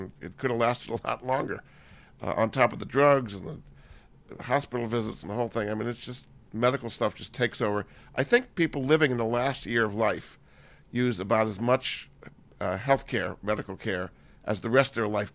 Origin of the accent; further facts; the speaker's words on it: Rhode Island, United States; she was in Rhode Island where I grew up. My father was a professor at Brown, so I grew up in Rhode Island.